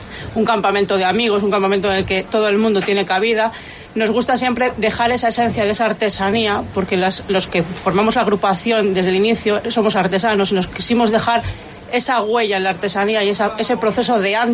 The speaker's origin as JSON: {"language": "Spanish", "town": "San Sadurniño", "region": "Galicia", "country": "Spain", "said": "Sí, somos de San Sadurniño el grupo."}